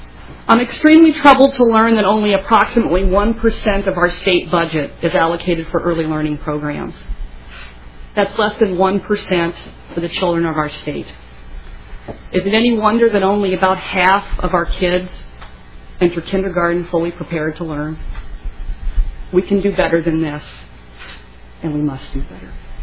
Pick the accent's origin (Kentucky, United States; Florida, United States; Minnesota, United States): Minnesota, United States; West St. Paul; I am from West St. Paul. I'm in the district, school district 197.